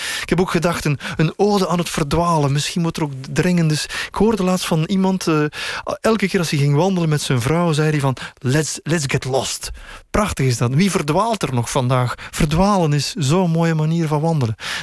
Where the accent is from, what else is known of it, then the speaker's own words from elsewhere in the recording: Bruges, West Flanders, Belgium; toen ik 17, 18 was, liep ik s'nachts door Brugge, ik kom uit Brugge.